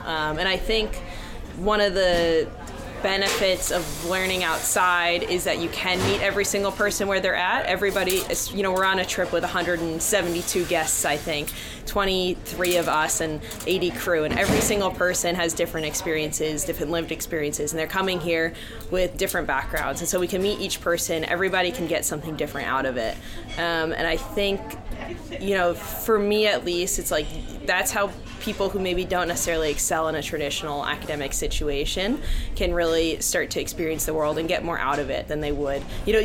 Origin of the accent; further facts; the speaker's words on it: Long Island, New York, United States; I grew up actually on Long Island, just to the east of New York City